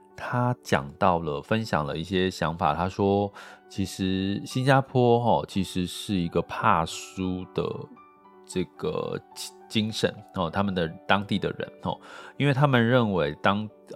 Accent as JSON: {"language": "Chinese", "country": "Taiwan", "said": "这个真的是我们台湾人要真的要引以为傲的"}